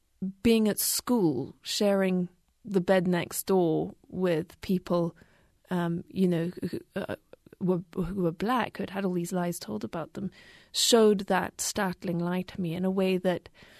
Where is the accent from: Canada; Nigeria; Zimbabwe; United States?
Zimbabwe; part of the problem of growing up in Rhodesia, as it was then called